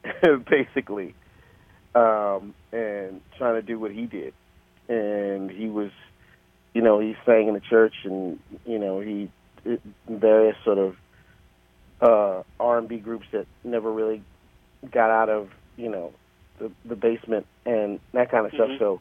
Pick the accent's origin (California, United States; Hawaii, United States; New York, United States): New York, United States; Brooklyn; accent: New York; Yeah, and born and raised, and, you know, dyed-in-the-wool Brooklynite and New Yorker.